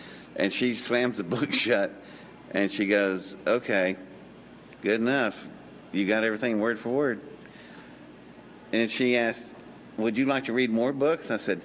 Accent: Welch, West Virginia, United States; born there; Lord have mercy, I was born in Welch, West Virginia. I'm not only a redneck, I'm a hillbilly redneck.

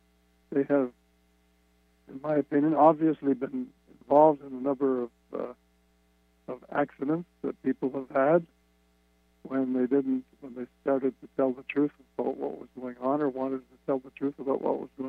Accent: Canada; because I'm a Canadian.

